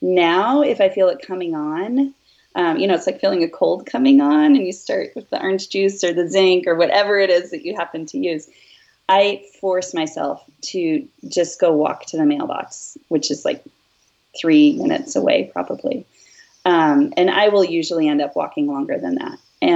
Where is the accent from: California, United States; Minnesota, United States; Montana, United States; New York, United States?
Montana, United States; Whitefish; since I moved back to my hometown in Montana, which is Whitefish. It's where I went to high school.